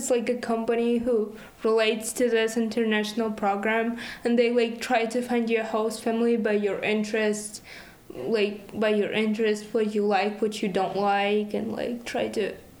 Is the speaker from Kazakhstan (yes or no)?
yes; Kazakhstan; English is a second language; I'm from Kazakhstan.